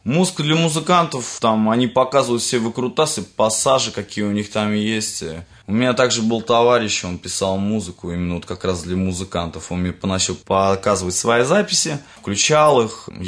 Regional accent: Moscow Oblast, Russia; Все московские, то есть, группы были, и мы вот одни из Подмосковья приехали

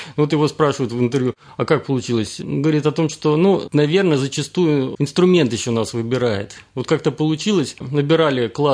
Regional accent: Nizhnevartovsk, Khanty-Mansi Autonomous Okrug, Russia; born there; я северный человек, родился в Ханты-Мансийском автономном округе, земляк Сергей Собянин, он, правда, родился в Березовском районе, а я в городе Нижневартовске.

